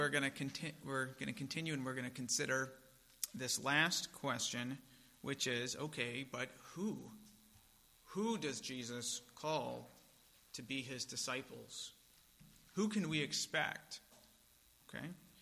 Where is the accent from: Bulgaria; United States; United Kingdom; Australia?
United States; North Carolina; I grew up in North Carolina, in Western North Carolina, where Billy Graham lived for a long time, right?